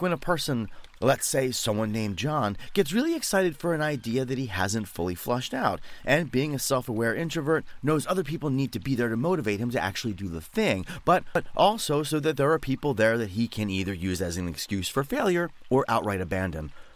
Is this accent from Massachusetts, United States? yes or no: no; New Jersey, United States; I am from New Jersey, you know.